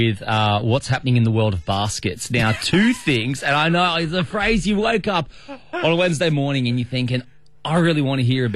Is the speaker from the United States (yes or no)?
no; Sydney, New South Wales, Australia; They did this in my neck of the woods growing up in Parramatta area of Sydney.